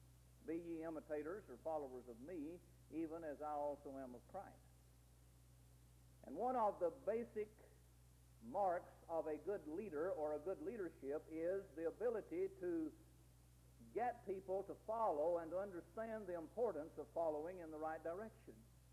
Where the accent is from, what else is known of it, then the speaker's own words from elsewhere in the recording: Tennessee, United States; I grew up in Middle Tennessee in the bottom of a holler. You may not call it a holler, but we call it a holler up there.